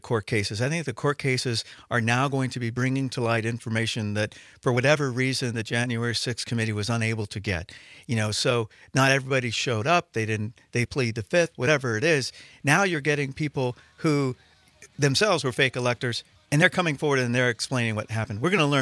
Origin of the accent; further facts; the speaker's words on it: Hawaii, United States; Oh, no. I grew up in Hawaii. I would like to be there now